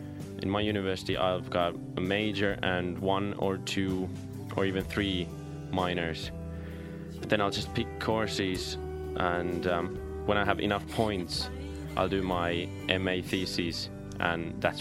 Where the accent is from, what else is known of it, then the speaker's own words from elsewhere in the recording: Turku, Southwest Finland, Finland; English is a second language; I come from southern Finland, from a city called Turku. The Swedish name is Åbo, so that's where I study. Originally, I'm from a small town, which is about 30 kilometers from Turku, but I've been living in Turku now for 2 years, studying there in the University of Turku.